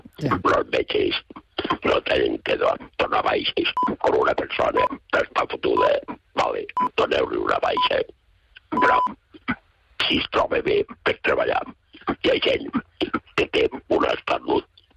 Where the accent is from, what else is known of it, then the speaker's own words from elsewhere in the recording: Claravalls, Catalonia, Spain; Bueno, sí, soc de Claravalls.